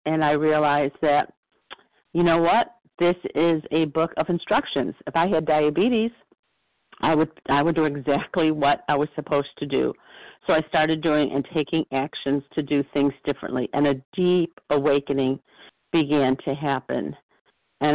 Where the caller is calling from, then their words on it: New York, United States; Hi, I'm calling from Western New York.